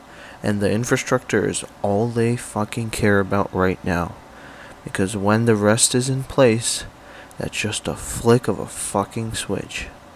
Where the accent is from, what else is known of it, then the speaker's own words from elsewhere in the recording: Belarus; I grew up in Belarus. I've seen what this infrastructure enables when the switch gets flipped.